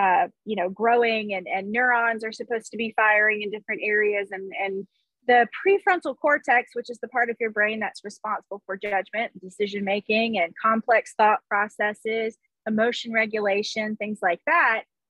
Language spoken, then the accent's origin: English; Alabama, United States; I'm country, I'm from Alabama